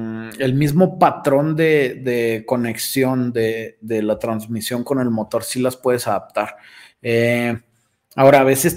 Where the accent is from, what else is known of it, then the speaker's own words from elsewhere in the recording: Saltillo, Coahuila, Mexico; soy de Saltillo, Coahuila, compadre. Estoy aquí en En Saltillork, así le decimos de cariño o Saltirranch